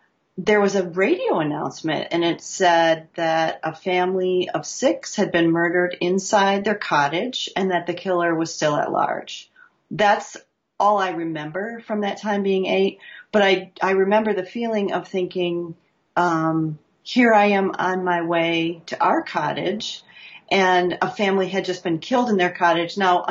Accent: Michigan, United States; also born or lived in Detroit, United States; I grew up in Michigan. I was born in Detroit, grew up in some of the southern Michigan suburbs.

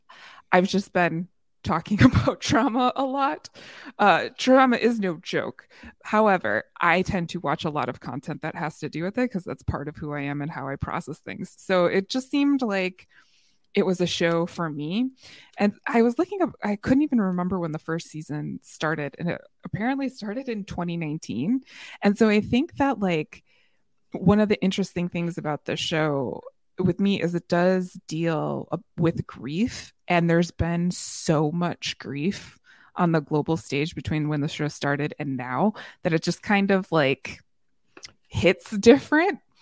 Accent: Chicago, Illinois, United States; But I know her and love her from ER, from her ER days, being a Chicagoan.

